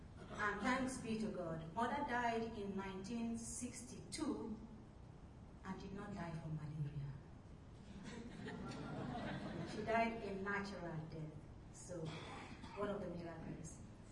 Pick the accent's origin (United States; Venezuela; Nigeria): Nigeria; southern Nigeria; I come from Nigeria, from the southern part of Nigeria, and I belong to the order called the Handmaids of the Holy Child Jesus.